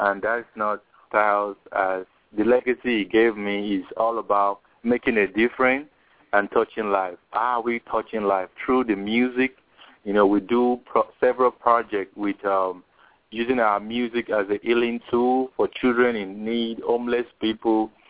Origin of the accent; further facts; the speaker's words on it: Nigeria; now in United States; where are you from? Nigeria. Everybody say, oh.